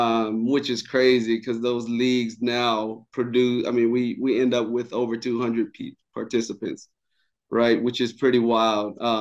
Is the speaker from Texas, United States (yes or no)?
no; Nashville, Tennessee, United States; I'm from Nashville.